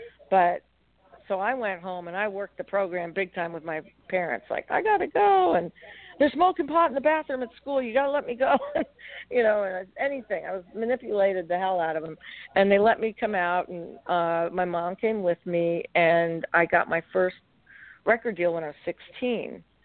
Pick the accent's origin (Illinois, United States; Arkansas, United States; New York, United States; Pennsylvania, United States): New York, United States; Palisades; from where I grew up in Palisades, New York, you know. So little, you know, kind of a sleepy little town outside of New York City